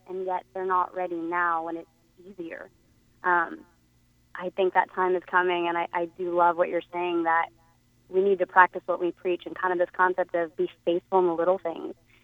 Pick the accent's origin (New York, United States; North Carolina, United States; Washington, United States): New York, United States; Even here in the South, I'm from the North, I'm from New York